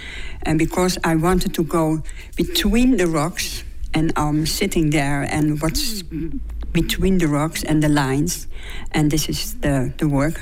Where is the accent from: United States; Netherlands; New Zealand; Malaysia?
Netherlands; Amsterdam, North Holland; English is a second language; I'm coming from Amsterdam, from Holland, Pays-Bas, oui.